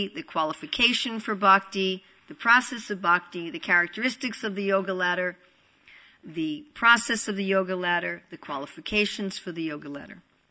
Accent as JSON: {"language": "English", "region": "New York", "country": "United States", "also_born_or_lived": "New Jersey", "said": "I'm also from New York and New Jersey. So many of us come from New York and New Jersey."}